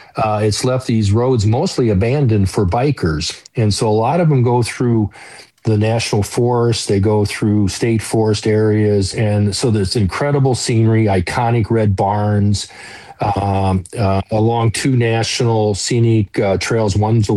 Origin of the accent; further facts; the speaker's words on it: Iowa, United States; I grew up in Iowa. And down there, they call it white rock or limestone